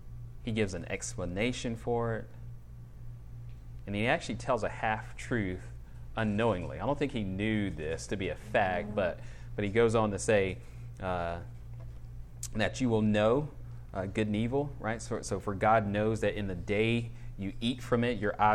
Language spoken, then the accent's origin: English; the South, United States; so I'm from the South, and you'll see like old grandparents sitting on the porch